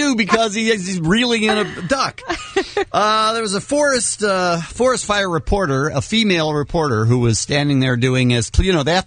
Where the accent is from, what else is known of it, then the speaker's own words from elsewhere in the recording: Phoenix, Arizona, United States; I grew up in Phoenix, and I remember that would happen every once in a while.